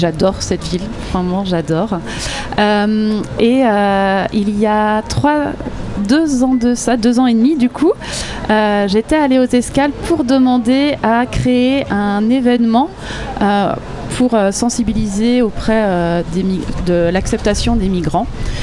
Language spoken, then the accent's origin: French; Saint-Nazaire, Pays de la Loire, France; Je suis de Saint-Nazaire. Je suis infirmière anesthésie, je travaille à l'hôpital de Saint-Nazaire.